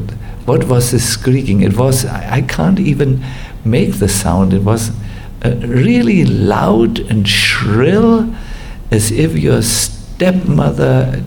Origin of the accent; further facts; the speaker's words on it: Germany; Yes, we come from Germany. We are a little tough by nature.